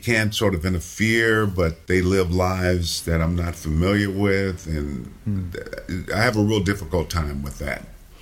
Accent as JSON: {"language": "English", "town": "Benton Harbor", "region": "Michigan", "country": "United States", "tie": "born there", "said": "Came up to Michigan, where her family had migrated to, Benton Harbor, and gave birth to me and died. I was born in December."}